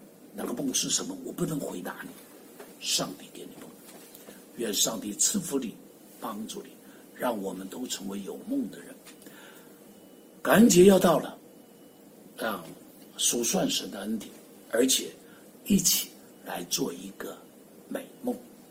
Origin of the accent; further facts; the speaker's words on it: China; 我们中国人最大的问题是不会做梦，不懂得什么叫做梦